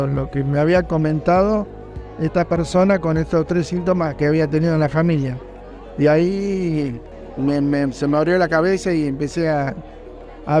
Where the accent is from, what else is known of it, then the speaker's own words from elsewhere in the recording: Mar de Ajó, Buenos Aires Province, Argentina; de Mar de Ajó.